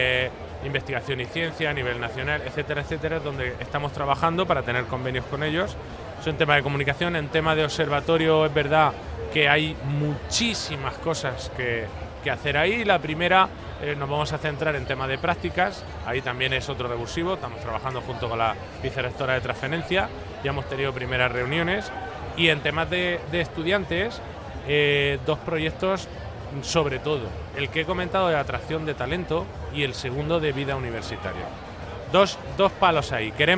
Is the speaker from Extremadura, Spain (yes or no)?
no; Murcia, Region of Murcia, Spain; yo soy de Murcia y tal, pero yo es que quiero estar aquí